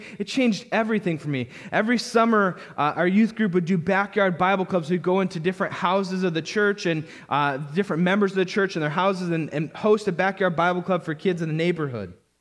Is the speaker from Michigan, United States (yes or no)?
yes; Michigan, United States; I don't think anybody in my home church growing up in Michigan saw any potential in me.